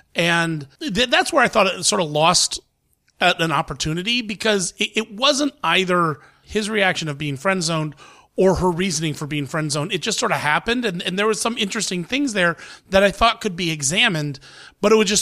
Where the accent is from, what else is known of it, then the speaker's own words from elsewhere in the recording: United States; I'm Irish, but technically I'm Irish, I'm Hungarian, but I'm an American. I grew up in America.